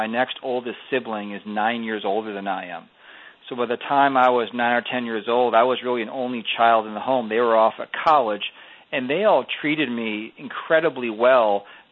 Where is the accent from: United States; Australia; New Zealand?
United States; Minnesota; I grew up here in the Twin Cities and went to mostly public schools.